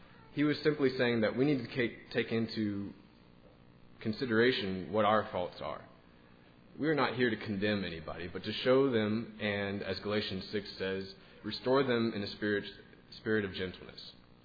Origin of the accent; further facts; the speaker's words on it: Little Rock, Arkansas, United States; So a while ago, when I was in Little Rock, I'm from Little Rock